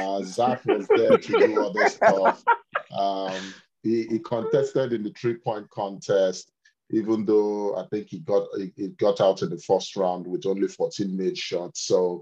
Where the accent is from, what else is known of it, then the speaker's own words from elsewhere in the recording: New York, United States; There's no bounce in Timberland, but being a New Yorker, I guess for me, that was the highlight.